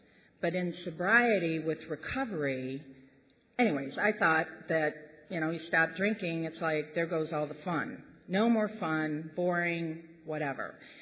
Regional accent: New York, United States; in moving back to my hometown, I have actually been able to heal things from my childhood. Just things with my parents or just, you know, being that selfish, self-centered kid growing up, quite honestly. And that's a gift. But part of the thing, you know, wintertime in New York, upstate New York

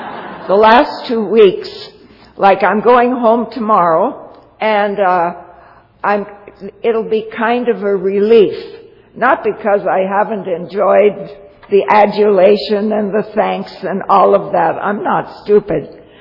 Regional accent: Toronto, Ontario, Canada; I hail from Toronto.

